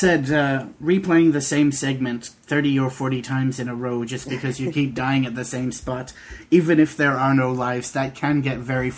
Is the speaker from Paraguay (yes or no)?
no; Australia; Being Australian, I can verify that.